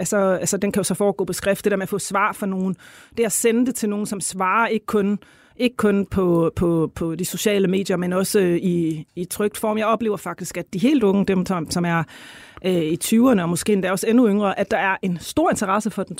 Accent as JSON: {"language": "Danish", "region": "North Denmark Region", "country": "Denmark", "said": "jeg kom jo fra landet. Jeg var kommet fra Vendsyssel til Aarhus, og jeg sad i Aarhus på det her tidspunkt, studerede litteraturhistorie."}